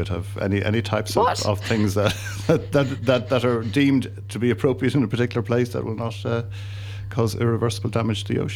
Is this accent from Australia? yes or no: no; Ireland; now in New Zealand; I'm originally from Ireland. We're all New Zealanders.